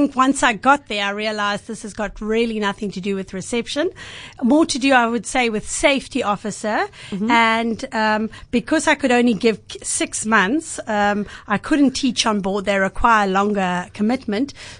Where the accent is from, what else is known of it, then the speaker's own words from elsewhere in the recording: Cape Town, Western Cape, South Africa; But born and bred in Cape Town